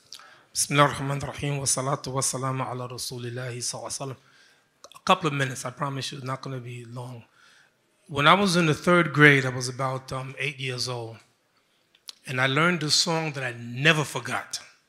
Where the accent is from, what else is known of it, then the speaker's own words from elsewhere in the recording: United States; I could say, أَنَا أَمْرِكِيٌ, I'm American, like you American.